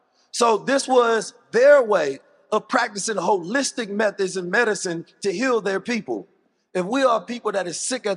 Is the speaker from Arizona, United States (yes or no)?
no; Oakland, California, United States; also born or lived in St. Louis, Missouri; next brother I want to bring out is a brother who's from one of the same hometowns as me, St. Louis. I come from Oakland.